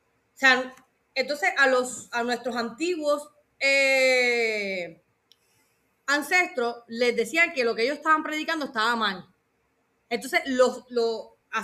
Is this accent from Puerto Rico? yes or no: yes; Puerto Rico; y nosotros como puertorriqueños vamos a tener